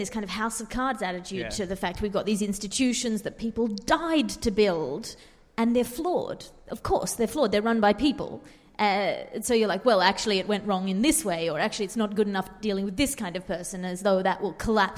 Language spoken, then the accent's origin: English; Sydney, New South Wales, Australia; there's national parks that ring Sydney, which is my hometown